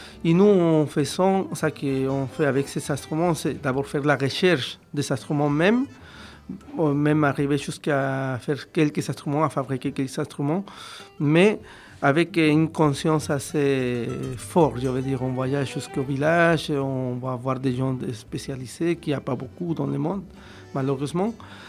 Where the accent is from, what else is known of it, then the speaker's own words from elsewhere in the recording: Mexico; French is a second language; une fête vraiment très importante chez nous, au Mexique.